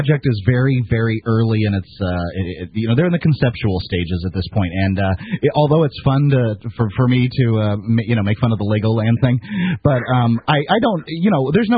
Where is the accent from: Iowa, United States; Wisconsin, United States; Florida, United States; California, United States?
Florida, United States; I grew up in Florida with no air conditioning.